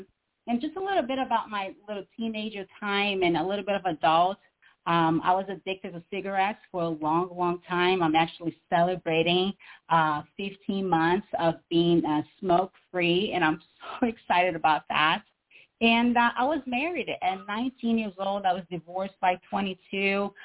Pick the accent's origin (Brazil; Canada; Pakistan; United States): Brazil; English is a second language; poverty in a third world country in Brazil, South America. So you're going to hear a little bit of my accent. I was raised by a single mom who couldn't write and read.